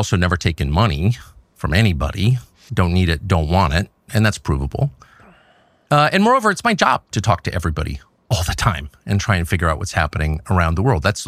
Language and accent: English; United States; I'm also an American.